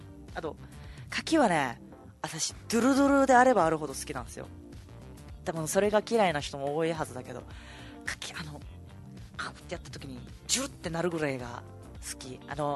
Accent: Chubu, Japan; accent: Chubu dialect; 中部出身で中部の癖とか方言とか抜けないままラジオパーソナリティやってしまってるから、

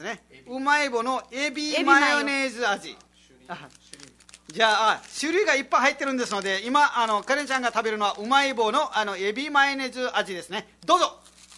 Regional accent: Nepal; first language Nepali; Japanese is a second language; あ、自分たちはネパール語なんですけども、ネパールもあのなんかヒマラヤとかあのちょっと山のところとか、あの東とか南とかあの中、あのそういうあの方言がい

